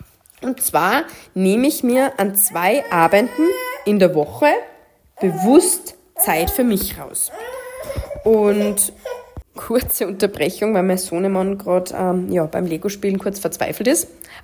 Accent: Tyrol, Austria; ich selbst bin aus Tirol

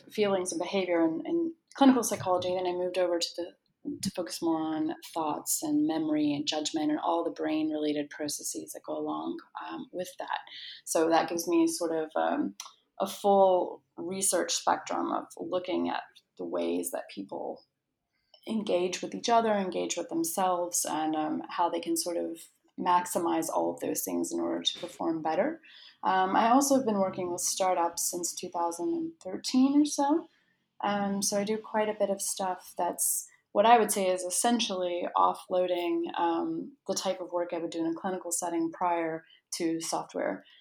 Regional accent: United States; I'm originally American. I was a clinical psychologist for several years in New York City with families and children.

